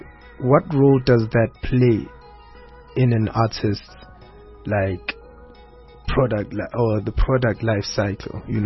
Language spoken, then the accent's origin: English; Nkandla, KwaZulu-Natal, South Africa; I'm from Nkandla.